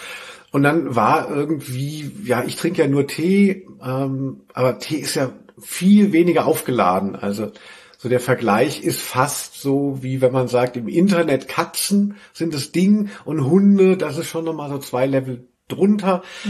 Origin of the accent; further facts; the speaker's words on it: Hesse, Germany; Aber man sagt, wo ich herkomme, aus Hessen, a Gosch wie a Schwert.